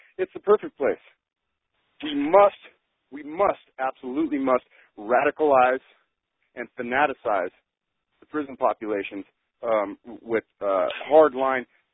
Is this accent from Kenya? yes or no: no; California, United States; I come from Southern California, and I do all my time in the California prison system.